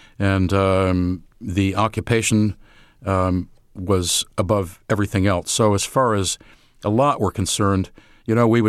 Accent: United States; accent: American; because of my American accent.

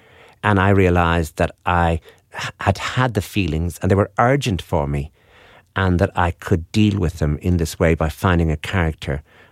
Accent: Wexford, Leinster, Ireland; And we're from Wexford.

